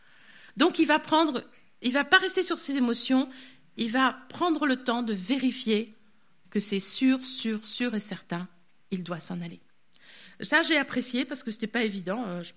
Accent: France; alors nous, en tant que Français, c'est à la limite de l'impossible.

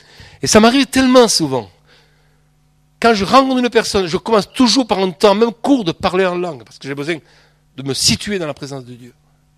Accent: Nérac, Nouvelle-Aquitaine, France; born there; moi je suis né à Nérac. C'est pas la même région.

